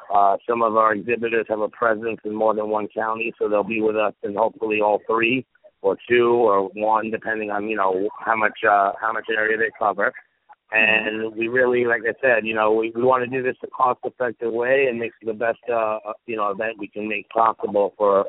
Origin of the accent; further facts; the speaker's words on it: New York, United States; Well, obviously, you know, we're both from New York